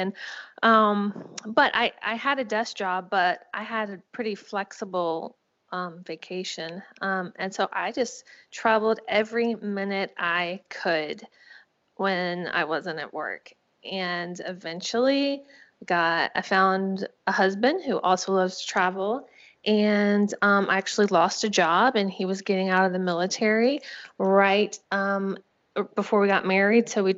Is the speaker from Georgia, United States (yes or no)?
yes; Savannah, Georgia, United States; also born or lived in North Carolina; Actually, I'm from Georgia, Savannah, Georgia, before North Carolina.